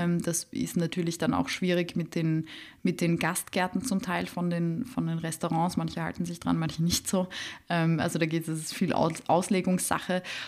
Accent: Vienna, Austria; ich komme aus Wien, da sind die Leute traditionell unfreundlich und recht reserviert. Und haben sonst eigentlich nur recht unfreundliche Schmähs auf der Lippe, was ich ja persönlich sehr sympathisch finde. Ich bin ja durch und durch Wienerin.

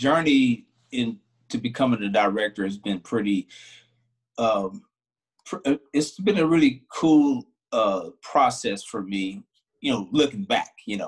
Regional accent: North Carolina, United States; I was in Tulsa, but I grew up in North Carolina as a young man, as a church boy

